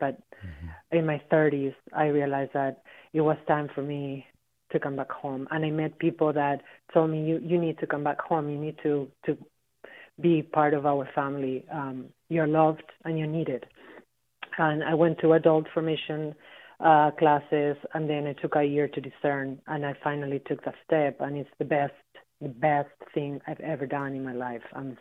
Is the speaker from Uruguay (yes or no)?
yes; Uruguay; English is a second language; My mom used to take me to church. It was a Catholic church. I'm originally from Uruguay, I feel like it's a little different. But I did grow up believing in God and having a faith in God.